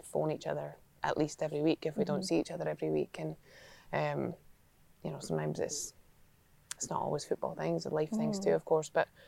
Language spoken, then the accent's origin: English; Scotland, United Kingdom; I think it's a big thing about being Scottish. You want everyone to make sure they're included.